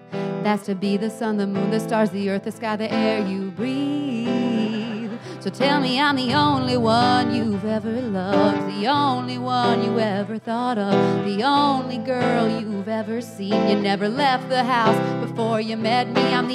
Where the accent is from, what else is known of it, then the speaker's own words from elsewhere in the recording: United States; I had to clarify that up top since I am an American, which is, of course, humiliating.